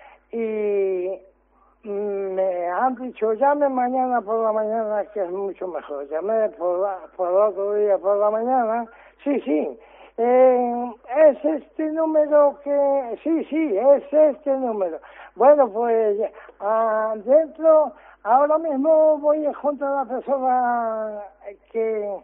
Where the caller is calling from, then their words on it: Narón, Galicia, Spain; Soy del Ayuntamiento de Narón.